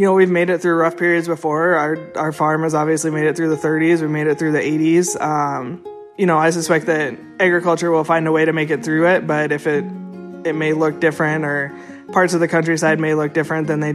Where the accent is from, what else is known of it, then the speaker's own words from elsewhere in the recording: Broadview, Montana, United States; I am a farmer from Broadview, Montana.